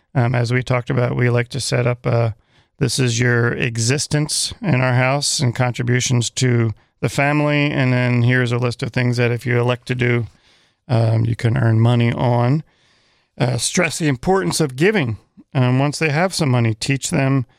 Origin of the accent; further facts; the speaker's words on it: East Coast, United States; In the winter, where I grew up on the East Coast, I got to shovel a lot of snow.